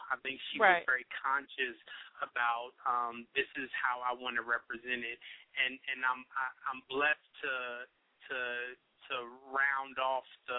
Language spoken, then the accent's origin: English; Indianapolis, Indiana, United States; but I'm from Indianapolis, Indiana, so I'm a hip-hop boy.